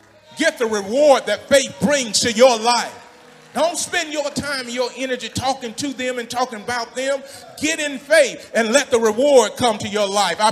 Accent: Bradford, Yorkshire and the Humber, United Kingdom; I forgot that I came from Bradford. I forgot that I was raised in a single parent household.

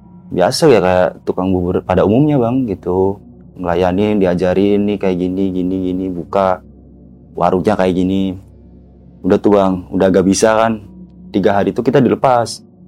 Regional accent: Pemalang, Central Java, Indonesia; Dari Jawa, Pemalang.

